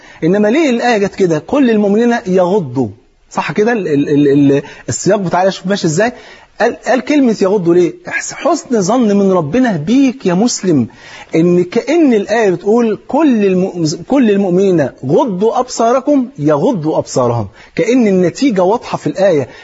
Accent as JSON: {"language": "Arabic", "country": "Egypt", "said": "وانت عارف الفول عندنا في مصر فرض عين."}